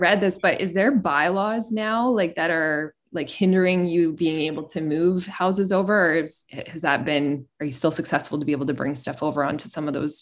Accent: Calgary, Alberta, Canada; now in Vancouver, Canada; I'm from Calgary originally. And like you said, it's a city where it just keeps expanding out. And that was a city that I really needed to have a car in.

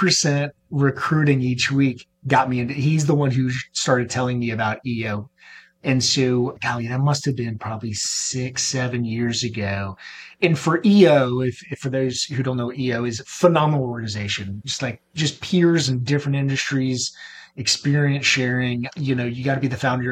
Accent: Jacksonville, Florida, United States; I grew up in Jacksonville, Florida by the beach. And so this, like, you know, I was landlocked in Atlanta.

